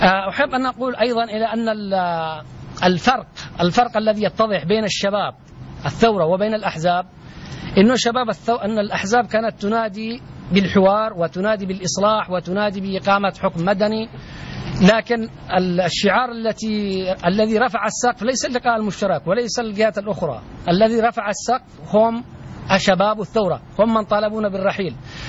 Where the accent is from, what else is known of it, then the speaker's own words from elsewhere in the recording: Taiz, Taiz Governorate, Yemen; وأحيي أهل تعز وأنا من أبناء تعز من هذا المكان